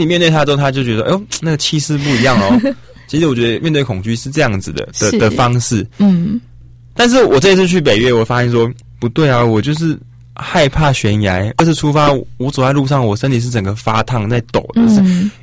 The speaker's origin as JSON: {"language": "Chinese", "region": "Tainan", "country": "Taiwan", "tie": "born or raised there", "said": "就是像我是台南人嘛，我想要回到台南去，让更多人认识台南，去介绍我的家乡。"}